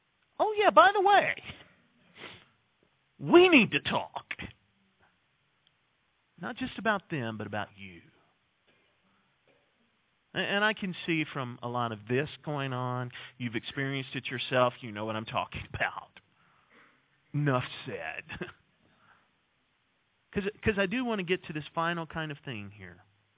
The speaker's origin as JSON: {"language": "English", "country": "United States", "said": "and yet the United States of America is committing this sin, and as an American, I'm complicit in it."}